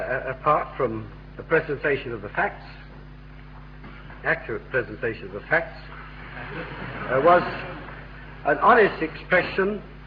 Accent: London, United Kingdom; born there; I was born in the East End of London, the descendants of some 20 generations, and to comfort Christie Davis, all born in wedlock

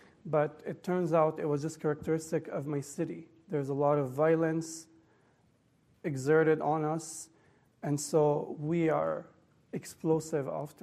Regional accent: Jerusalem, Jerusalem District, Israel; And even I grew up in Jerusalem. It's about an hour and a half drive, and I talk about Gaza a lot.

